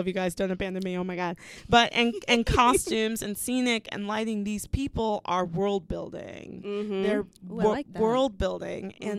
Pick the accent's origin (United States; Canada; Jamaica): Jamaica; I'm an Aries and I'm Jamaican.